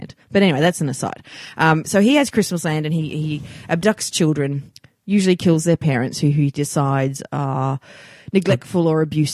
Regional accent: Australia; I'm Australian.

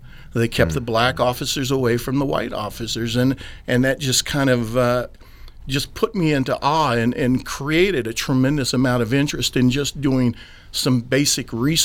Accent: Colorado Springs, Colorado, United States; You know, I grew up in Colorado Springs, and quite honestly, we, at least I didn't know about segregation. I didn't understand life outside of Colorado Springs.

